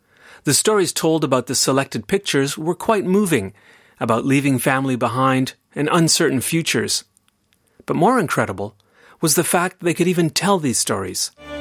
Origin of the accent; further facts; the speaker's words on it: Canada; now in Switzerland; And I'm originally from Canada.